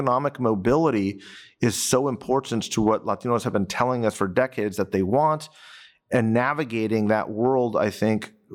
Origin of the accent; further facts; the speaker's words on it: Moorpark, California, United States; I grew up again in Moorpark, right, where I went to community college.